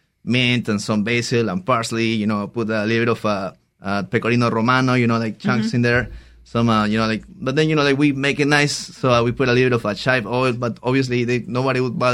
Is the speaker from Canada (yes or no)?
no; Peru; English is a second language; I'm originally from Peru, so it's like the other side of the world.